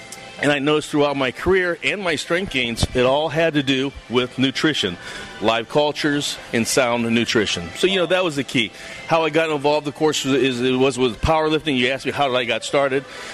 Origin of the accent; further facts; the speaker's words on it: Uniontown, Ohio, United States; also born or lived in Akron; I'm from Akron, Ohio. I'm from Uniontown, Ohio, as I read. It's all Amish and Mennonite.